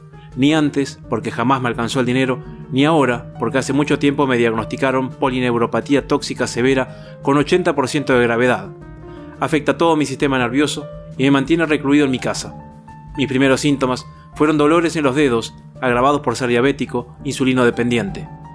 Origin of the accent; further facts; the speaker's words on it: Basavilbaso, Entre Ríos, Argentina; yo soy de Basavilbaso, Entre Ríos, donde la gente aprendió a pasar por encima de la frustración sobre las carrozas de los carnavales.